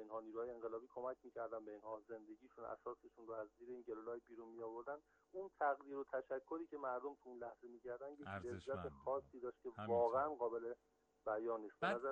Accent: Damghan, Semnan, Iran; بنده اصالتا اهل شهرستان دامغان، شهر امیریه، روستای فیروزآباد سرسر هستم.

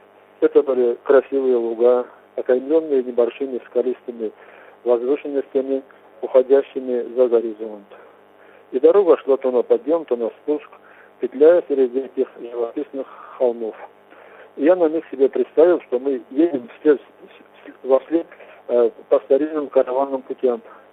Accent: Kabardino-Balkaria, Russia; из Верхней Балкарии.

